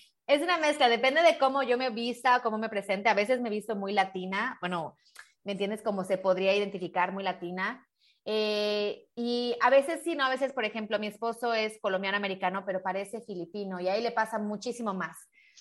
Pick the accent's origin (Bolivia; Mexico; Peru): Mexico; born there; yo soy latina y nací en México y tengo un acento y lo que tú quieras, pero aún así mi piel es blanca